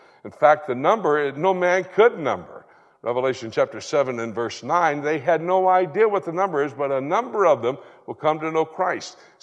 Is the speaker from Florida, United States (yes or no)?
yes; Florida, United States; I was born in Florida. I'm a Floridian.